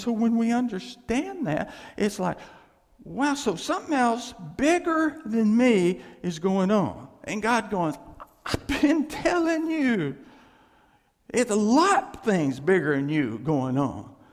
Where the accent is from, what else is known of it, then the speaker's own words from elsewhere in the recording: Texas, United States; You know, I grew up in West Texas